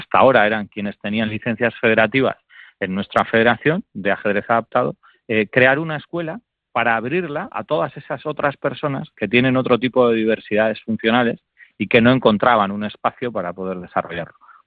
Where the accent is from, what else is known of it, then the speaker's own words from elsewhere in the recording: Bilbao, Basque Country, Spain; Pues sí, mira, y como somos muy de Bilbao